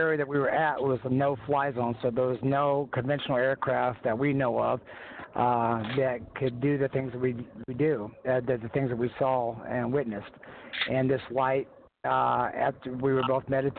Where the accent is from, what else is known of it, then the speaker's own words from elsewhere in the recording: Cashiers, North Carolina, United States; I'm from Jackson County, North Carolina. I'm from Cashers, and I was a professional mixed martial artist.